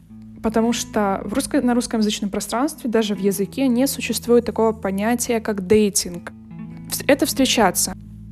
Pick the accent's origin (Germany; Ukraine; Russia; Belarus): Belarus; now in Warsaw, Poland; Поскольку я живу в Варшаве, и я сама из Беларуси